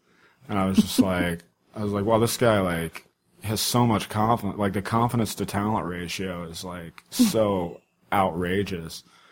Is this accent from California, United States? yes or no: yes; Riverside, California, United States; born there; I was born in Riverside, California, which is in inland in Southern California.